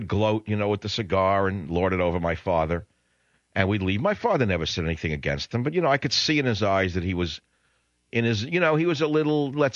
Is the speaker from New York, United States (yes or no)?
yes; New York City, New York, United States; moved away as an adult; also born or lived in Fiji; And then I left home. I moved away from New York City. I went and did my thing, collecting plants, working for my graduate degrees. Thousands of miles away. I was living 6,000 miles away, then 9,000 miles away in the Fiji Islands.